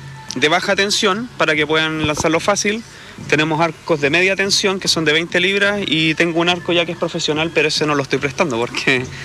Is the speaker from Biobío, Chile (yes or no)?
no; Puerto Montt, Los Lagos, Chile; No, yo vengo de Puerto Montt